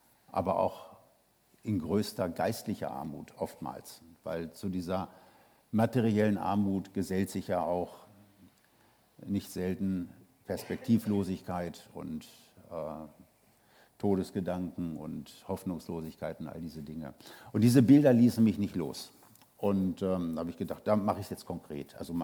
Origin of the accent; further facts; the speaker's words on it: Hanover, Lower Saxony, Germany; also ich komme aus Hannover und die Leute, die da geboren werden, ist das keine besondere Auszeichnung, die sprechen da alle so.